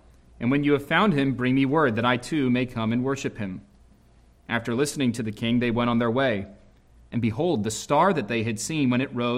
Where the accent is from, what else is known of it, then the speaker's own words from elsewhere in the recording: Maryland, United States; now in Jacksonville, United States; If somebody asked me the question today, I would still answer the same. I'm from Maryland.